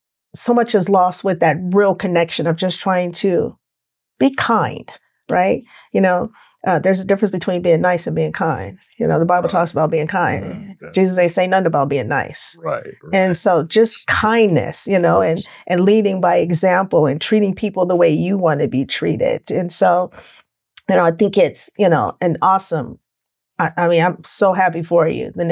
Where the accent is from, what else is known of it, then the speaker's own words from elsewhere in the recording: Texas, United States; You know, I grew up in Texas. And so that's one thing that I think that we're lacking in communities across California, period. I mean, I've lived both in Northern California and Southern California.